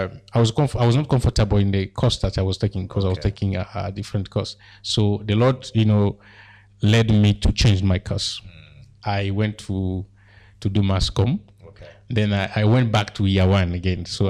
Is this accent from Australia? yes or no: no; Kisangani, Tshopo, DR Congo; I'm from Congo, DRC, Kisangani. I'm a disciple of Jesus Christ